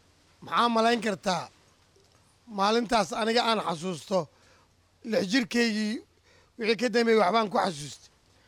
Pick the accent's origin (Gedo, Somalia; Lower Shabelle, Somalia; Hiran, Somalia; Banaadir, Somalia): Hiran, Somalia; Beledweyne; born there; Anigu waxaan ku dhashay magaalada la dhaho Beledweyne.